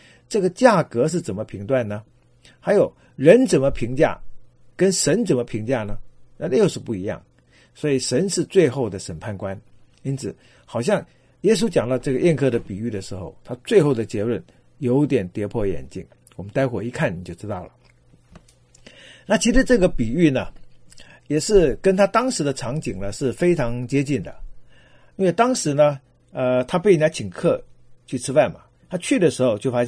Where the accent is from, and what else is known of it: China